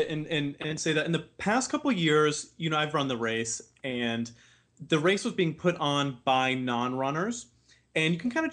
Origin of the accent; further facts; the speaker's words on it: Midwest, United States; now in Arizona, United States; And I moved out to Arizona recently from the Midwest. And when you're from the Midwest, you always go to the Orlando Park.